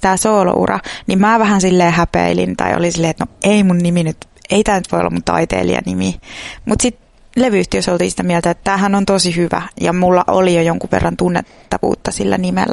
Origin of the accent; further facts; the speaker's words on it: Oulu, North Ostrobothnia, Finland; kun mä asuttiin lapsena Oulun Kuivasjärvellä ja me käytännössä siis meidän takapihalta lähti semmoinen iso metsä.